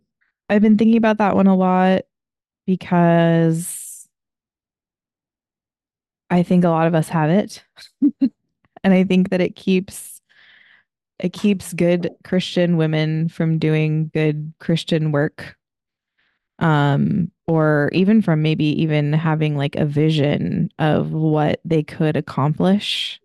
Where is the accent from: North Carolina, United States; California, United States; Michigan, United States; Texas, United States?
California, United States; accent: Southern California; I've got that lazy kind of, you know, unfortunate Southern California thing